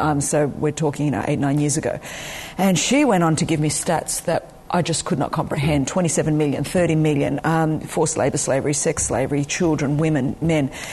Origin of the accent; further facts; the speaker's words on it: Sydney, New South Wales, Australia; born there; My own story is that I was born in Sydney, Australia, 1966, back with the dinosaurs.